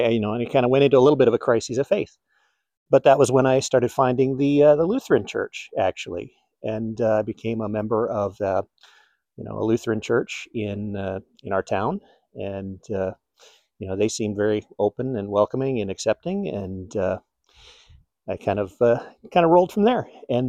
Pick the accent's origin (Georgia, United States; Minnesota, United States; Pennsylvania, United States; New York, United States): Minnesota, United States; Hibbing; born there; we'd moved back to our place I was born in Hibbing, Minnesota. At about 5 years old, I got baptized by immersion in another small little Baptist church there.